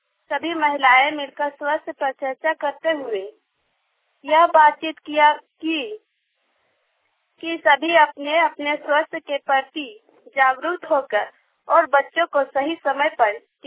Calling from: Ramgarh, Jharkhand, India; रामगढ़ से रांची प्रगति क्लब के वॉलंटियर बोल रही हूँ। और आज हमारे घर हमारे गांव में एक बैठक हुई।

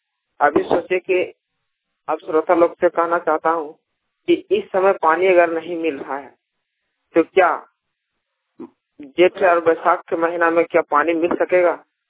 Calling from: Nawada, Bihar, India; चतरा जिला प्रखंड सिमरिया नवादा से।

